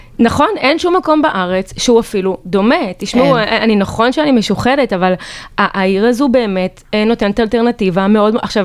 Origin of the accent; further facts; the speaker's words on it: Tel Aviv, Tel Aviv District, Israel; אני אמנם גדלתי בתל אביב, אז אני ככה מדברת